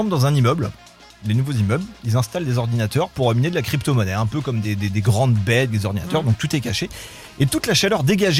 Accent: France

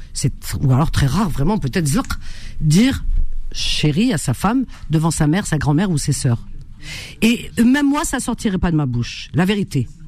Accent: France; dans ma famille, on a grandi en France toute notre vie. Tout le monde est né en France. Mes sœurs, mes frères. Blablabla. Tu vois ce que je veux dire? Depuis des générations, mes grands-parents, ils sont arrivés avant les années 50.

